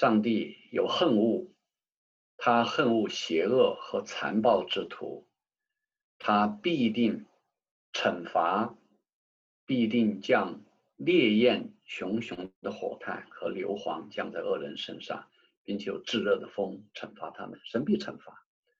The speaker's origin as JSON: {"language": "Chinese", "country": "China", "said": "我们中国人好像有这样的智慧，说人在做，天在看。"}